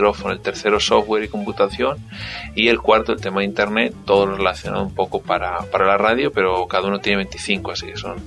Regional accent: Spain; born there; moved away; Nací en España, suficiente por las Zetas, pero bueno, llevo ya más de 10 años, de 11 años trabajando en América Latina

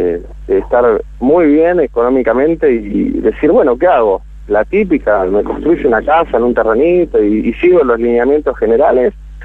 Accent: Buenos Aires, Argentina; moved away as an adult; also born or lived in Pedro Luro; yo soy de Almagro, nací en Capital Federal toda mi vida hasta los 25 años. Cuando tuve la oportunidad y se dio, nos fuimos a Pedro Luro, el sur total de la provincia de Buenos Aires.

